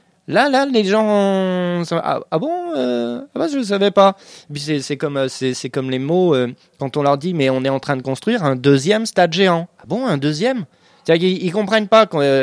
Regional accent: Lyon, Auvergne-Rhône-Alpes, France; Je suis lyonnais

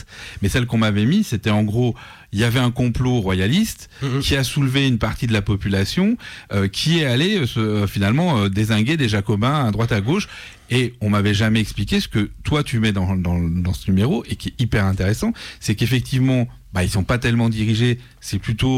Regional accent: Lyon, Auvergne-Rhône-Alpes, France; pourtant je suis lyonnais. Hein. Ouais. Je suis né à Lyon

